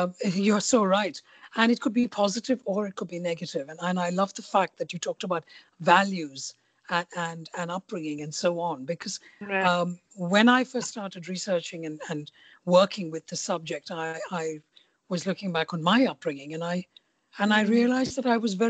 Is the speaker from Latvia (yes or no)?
no; India; growing up in India.